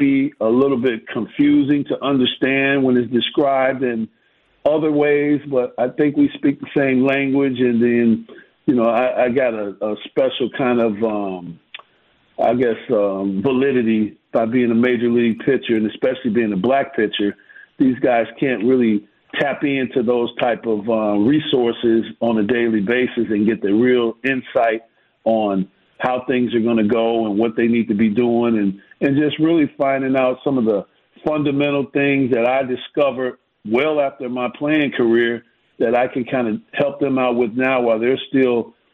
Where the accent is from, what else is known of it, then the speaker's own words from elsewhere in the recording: Chicago, Illinois, United States; You know, growing up in Chicago, if we didn't play every sport, we were going to be outcasts in the neighborhood.